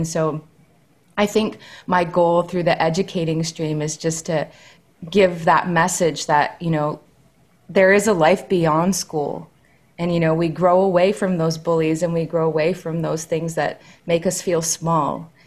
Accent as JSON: {"language": "English", "country": "Canada", "tie": "born or raised there", "said": "a little girl growing up in Canada, you know, being French Canadian"}